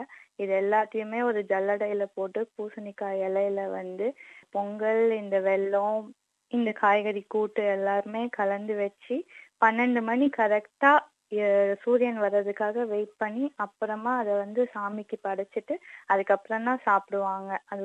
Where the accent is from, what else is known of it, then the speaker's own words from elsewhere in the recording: Chennai, Tamil Nadu, India; now in Australia; நான் இங்க ஆஸ்திரேலியால கடந்த 3 வருஷமா இருக்கேன். அதுக்கு முன்னாடி வந்து நான் பிறந்து வளர்ந்தது எல்லாமே சென்னை.